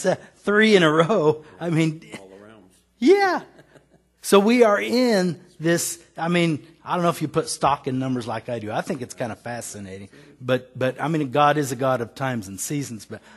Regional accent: Kansas, United States; I was raised in Kansas, and we didn't use big words like restitution there

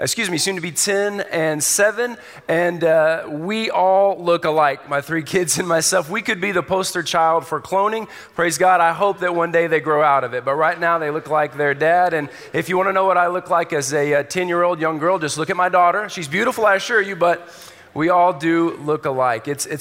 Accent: Texas, United States; As Mike said, I'm here from Houston, Texas. I grew up in Texas

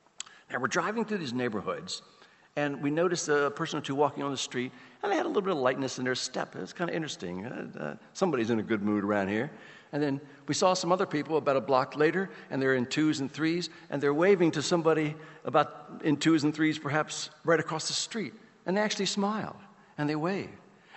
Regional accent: Baltimore, Maryland, United States; I grew up in Baltimore. I know some bad neighborhoods

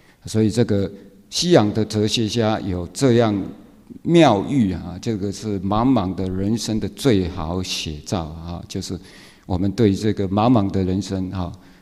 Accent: Tainan, Taiwan; moved away as an adult; 我的故乡是台南，我回去台南，我已经20岁离开台南，然后这个已经30几年没有回去

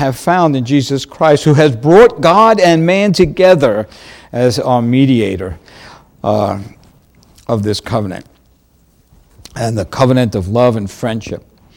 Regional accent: New York, United States; I didn't see that when I was growing up in New York too often.

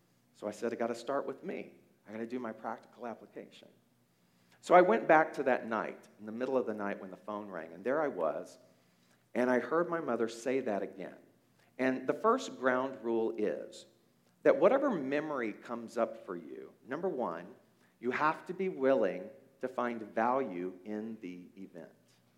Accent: Beaumont, Texas, United States; this little flat-top house where I was raised in Beaumont, Texas.

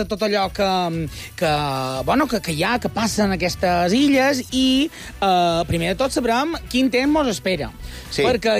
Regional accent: Consell, Balearic Islands, Spain; Que som de Consell

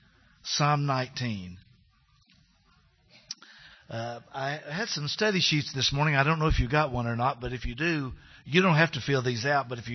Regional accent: North Carolina, United States; We've sang in Hebrew and sang in Greek, and I'm from North Carolina, so English is about as tough as I can handle this morning.

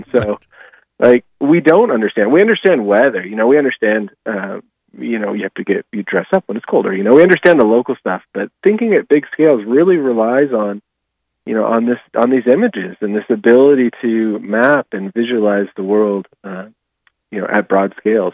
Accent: Alaska, United States; The Yakutat Glacier. Yeah, not far from my hometown.

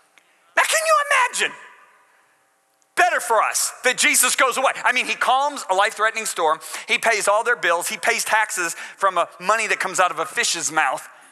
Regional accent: Michigan, United States; I grew up in Western Michigan. Sailing is huge in Western Michigan, okay?

